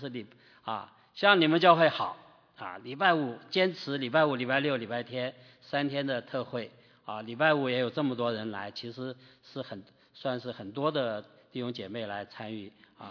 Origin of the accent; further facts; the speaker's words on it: Taiwan; also born or lived in Nanjing, China; 我的父亲是安徽人，我母亲是南京人，我是在南京出生啊，两岁到台湾去的啊，所以你们可以大概知道我的年纪啊，所以1947年出生。1949年啊，到台湾去，在台湾成长啊，受教育啊。